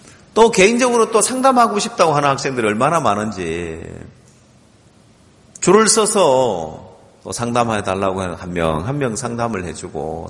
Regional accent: Ulsan, South Korea; 제 고향이 울산인데

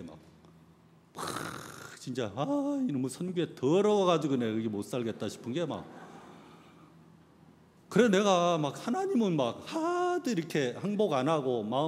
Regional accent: Gangwon, South Korea; 저 고향이 강원도인데 강원도로 날랐어요

